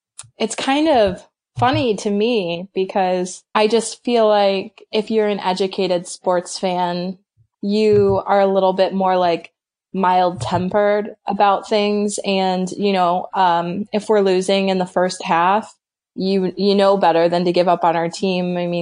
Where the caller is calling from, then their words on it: Michigan, United States; Hey, I'm joining you from Michigan.